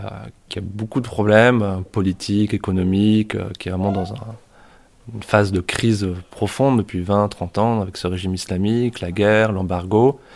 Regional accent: Paris, Île-de-France, France; moi je suis parisien. J'ai grandi dans un appartement familial dans le 5e arrondissement de Paris, dans lequel finalement mon père était né.

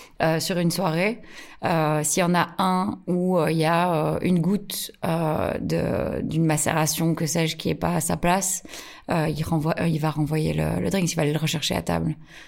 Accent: Wallonia, Belgium; Tu sais, en Wallonie ou en tant que Belge, ben, il y a des gens qui vont dans un bar et qui boivent la même chose pendant 40 ans.

